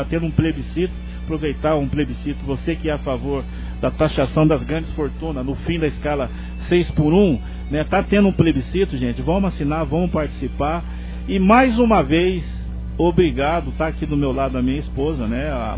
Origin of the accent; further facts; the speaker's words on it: Andradina, São Paulo, Brazil; a cidade que eu aprendi a amar, sou nascido e criado aqui, lá na Baixada Preta, como diz o meu amigo Miltinho, né, Jardim Alvorada.